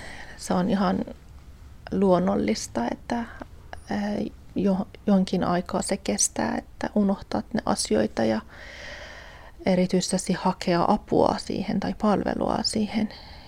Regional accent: Iran; Finnish is a second language; now in Espoo, Finland; ja asun täällä Espoossa. Olen 48-vuotiaana ja olen niinku Iranista päin.

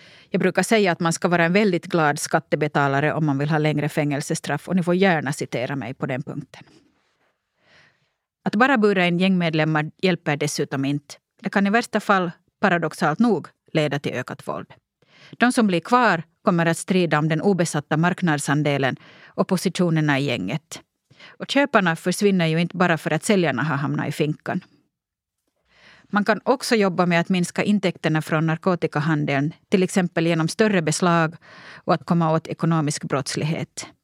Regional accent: Porvoo, Uusimaa, Finland; moved away as an adult; now in Sweden; När jag växte upp i Borgå fick jag höra att jag inte hörde till för att jag var född utomlands och att jag gärna kunde åka tillbaka dit jag kom från.

